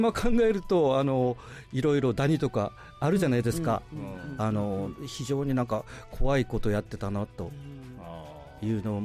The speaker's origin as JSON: {"language": "Japanese", "town": "Sasebo", "region": "Nagasaki", "country": "Japan", "tie": "born or raised there", "said": "で生まれも育ちも佐世保市でございます。"}